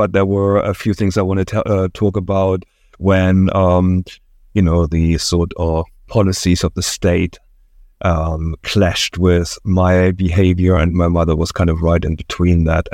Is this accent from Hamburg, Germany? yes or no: no; Dresden, Saxony, Germany; Yeah, so I was born in East Germany, in the area around Dresden. And that was late 60s, early 70s, my early childhood.